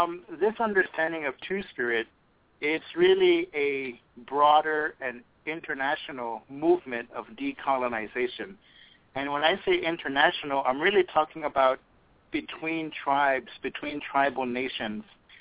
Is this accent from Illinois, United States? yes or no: no; Florida, United States; this is something that's really important to the community that I'm from. I'm from the Miccosukee community.